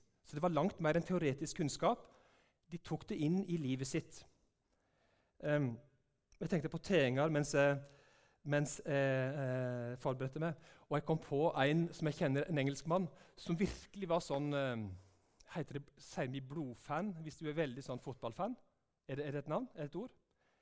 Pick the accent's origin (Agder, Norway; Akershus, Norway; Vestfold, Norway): Agder, Norway; Gjerstad; Og jeg kommer ifra Gjerstad